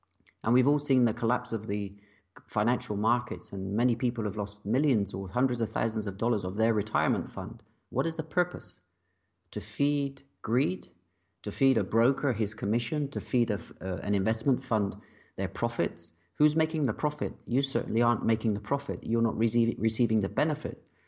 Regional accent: England, United Kingdom; now in Croatia; what am I doing here in this small town in Croatia as an Englishman?

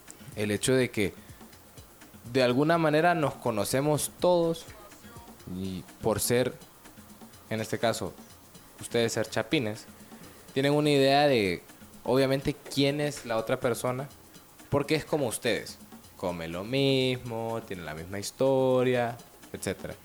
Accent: Honduras; El que es extranjero soy yo. Soy de Honduras.

